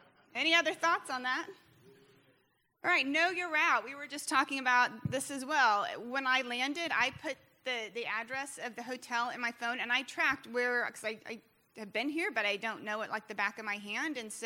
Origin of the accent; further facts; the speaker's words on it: Midwest, United States; and I'm from the Midwest, so I'm fairly personable and I'll talk to anyone